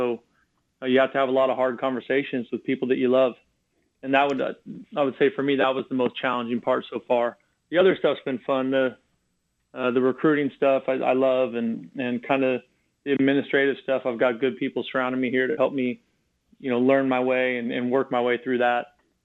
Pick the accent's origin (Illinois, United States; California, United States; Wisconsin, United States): California, United States; I grew up in the Bay, and I went to St. Francis High School here.